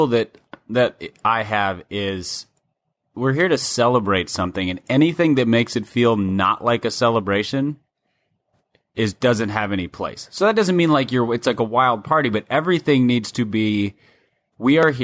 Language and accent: English; Minnesota, United States; I know growing up in Minnesota, it just wasn't a big deal.